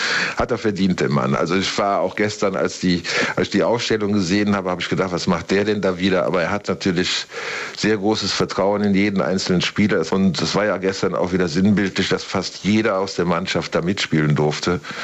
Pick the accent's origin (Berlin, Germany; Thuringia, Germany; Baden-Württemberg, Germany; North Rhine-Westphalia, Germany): North Rhine-Westphalia, Germany; Leverkusen; ich bin ja in Leverkusen groß geworden, meine Schule war auch eigentlich direkt um die Ecke vom Stadion